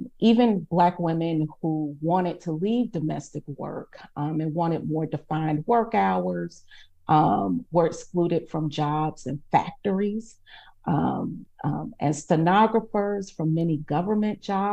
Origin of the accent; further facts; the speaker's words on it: Atlanta, Georgia, United States; My interest in Black history also stemmed from growing up in Atlanta, Georgia, a city where Black history just surrounds you.